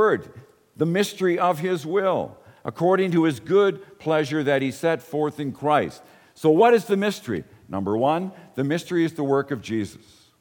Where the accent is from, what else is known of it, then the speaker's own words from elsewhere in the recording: Ireland; born there; I was born in Ireland.